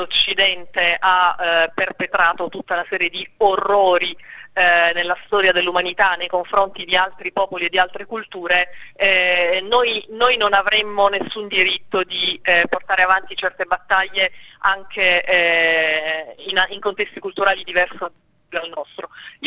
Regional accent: Sicily, Italy; Io sono siciliana

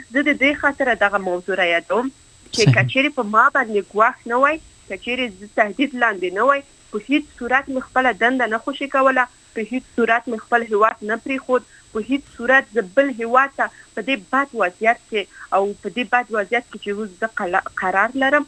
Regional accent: Afghanistan; moved away; دا خبره زه د دې خاطر نه کوم چې زه د افغانستان څخه راوتلی یم

